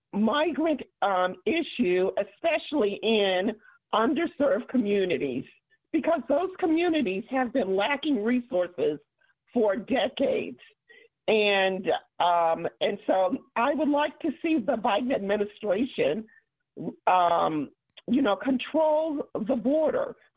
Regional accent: Chicago, Illinois, United States; I was born and raised in Chicago. I have family and friends in Chicago.

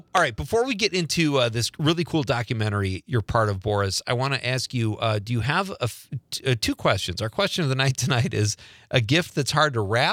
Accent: Midwest, United States; I'm like, dude, I grew up in the Midwest.

